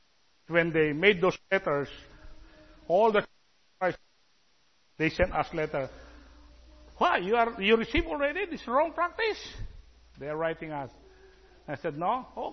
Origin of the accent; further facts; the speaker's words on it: Philippines; We are Filipino. We don't... Well, this is our national cloth. This is, we call it Tagalog, Barong Tagalog. When you have this, they know that I am Filipino.